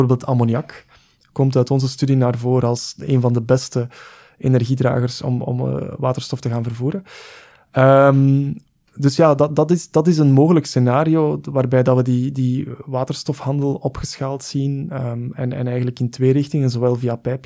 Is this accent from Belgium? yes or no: yes; Belgium; Als ik kijk naar mijn thuisland België